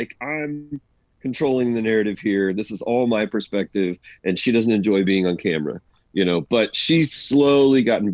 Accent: Topeka, Kansas, United States; Buddy, I grew up in North Topeka.

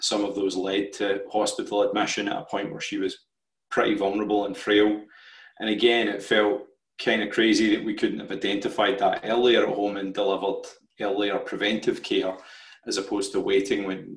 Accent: Paisley, Scotland, United Kingdom; So I grew up in Paisley, which is just outside of Glasgow. So kind of small post-industrial town

